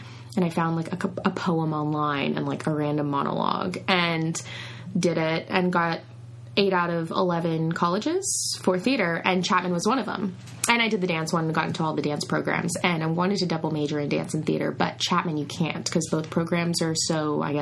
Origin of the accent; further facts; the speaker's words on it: Sydney, New South Wales, Australia; moved away; also born or lived in Las Vegas, United States; So lived in Sydney my entire life.